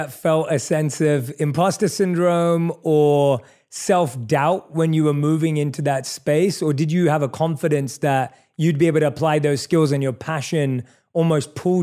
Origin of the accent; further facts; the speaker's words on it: London, United Kingdom; I'm born and raised in London.